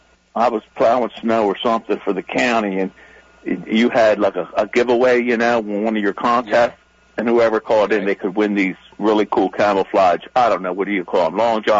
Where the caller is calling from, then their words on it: Parkville, Maryland, United States; from Parkville.